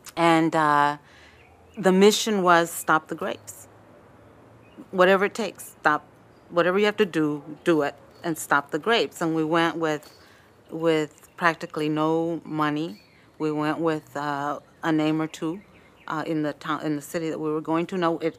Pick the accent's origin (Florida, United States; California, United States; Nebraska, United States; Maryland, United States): California, United States; Bakersfield; I grew up in Bakersfield, which has, when I was growing up there, was very, very racially polarized. It was very brown and white, and I was brown, or I am brown.